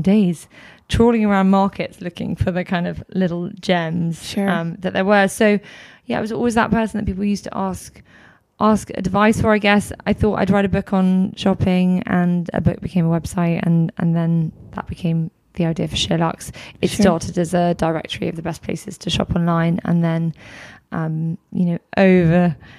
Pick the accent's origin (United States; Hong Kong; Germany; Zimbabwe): Hong Kong; I remember growing up in Hong Kong